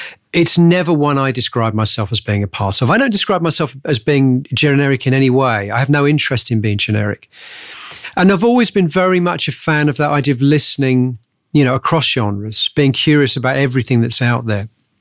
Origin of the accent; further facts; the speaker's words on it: Hemel Hempstead, East of England, United Kingdom; I grew up just outside of London, a place called Hemel Hempstead.